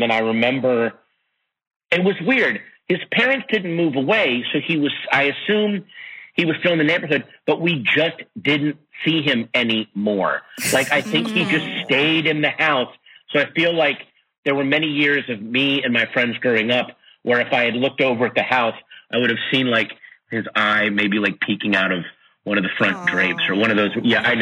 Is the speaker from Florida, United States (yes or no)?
no; Sterling, Virginia, United States; I grew up in Sterling, Virginia. I read up on Sterling, Virginia.